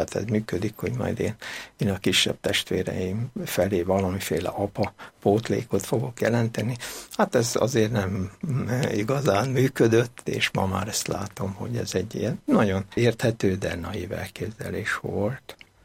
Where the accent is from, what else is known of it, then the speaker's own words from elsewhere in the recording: Budapest, Hungary; A középiskolába aztán Pestre kerültem, mert Újpesten laktunk, és a belvároson túl jártam iskolába